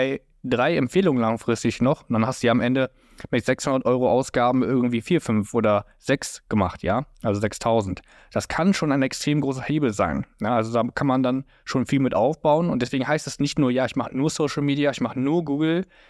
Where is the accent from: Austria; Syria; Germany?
Germany; Hanover, Lower Saxony; Also ich komme jetzt hier aus Hannover.